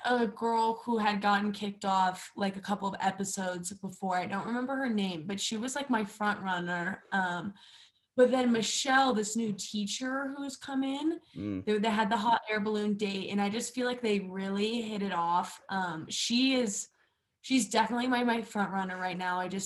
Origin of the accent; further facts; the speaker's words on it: Aspen, Colorado, United States; born there; So I started ski racing because I was born in Aspen.